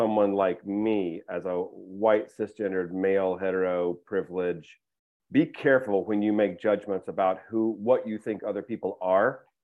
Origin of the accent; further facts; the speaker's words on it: United States; And that's just a part of being American and white.